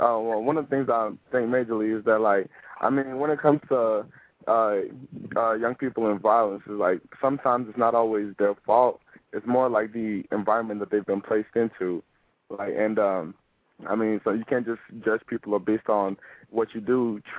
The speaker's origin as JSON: {"language": "English", "region": "Indiana", "country": "United States", "tie": "born or raised there", "said": "Like, I grew up around, I grew up right outside Gary, but it was like the suburbs outside Gary."}